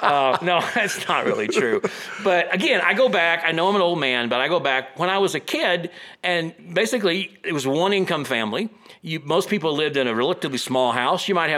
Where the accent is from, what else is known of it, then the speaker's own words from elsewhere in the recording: Kansas City, United States; I'm from Kansas City.